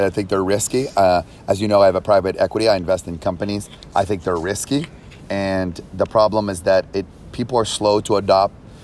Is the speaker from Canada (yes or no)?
yes; Canada; also born or lived in Toronto; I'm from Canada. I lived in Toronto.